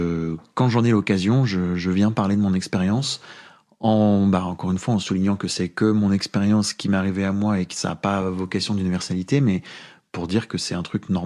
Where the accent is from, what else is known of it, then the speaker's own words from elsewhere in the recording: France; accent: franchouillard; Donc c'était entre mon accent franchouillard et puis ça c'était.